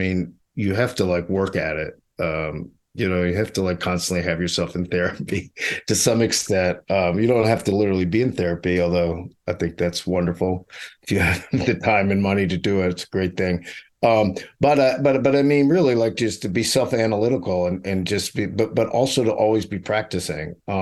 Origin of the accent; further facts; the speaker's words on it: Pittsburgh, Pennsylvania, United States; I grew up in Mr. Rogers' actual neighborhood in Pittsburgh, by the way.